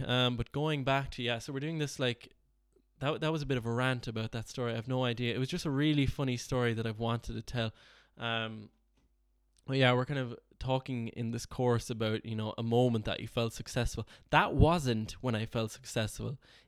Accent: Ireland; accent: Irish; And he recognized that my accent was Irish.

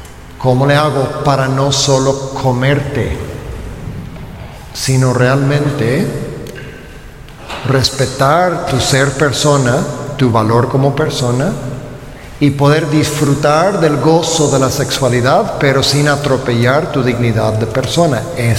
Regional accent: Louisiana, United States; Spanish is a second language; soy de Luisiana

